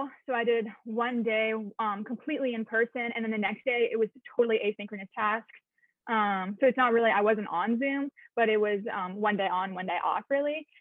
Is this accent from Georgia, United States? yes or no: no; Massachusetts, United States; because I'm originally from Massachusetts.